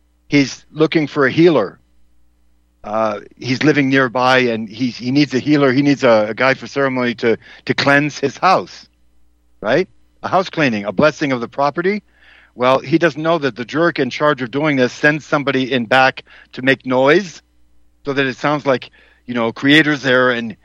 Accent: Massachusetts, United States; There's another moron from my home state.

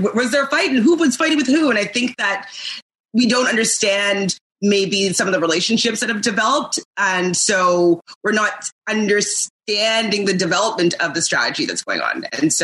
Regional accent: Canada; You know, as a Canadian, I'm really happy to be here

